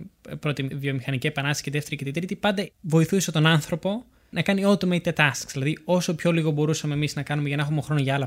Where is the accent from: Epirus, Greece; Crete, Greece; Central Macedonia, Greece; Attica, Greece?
Epirus, Greece; Parga; στο χωριό μου στη Πάργα